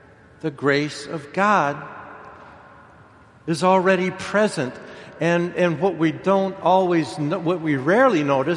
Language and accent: English; Ireland; What is more important, I think, being an Irish existentialist, more important than whether we say yes or not is why and how we say no.